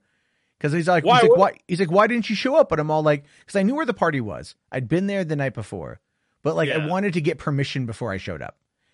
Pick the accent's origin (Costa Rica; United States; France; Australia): United States; San Diego, California; Because the thing is, like, I'm from San Diego. I lived there for 15 years.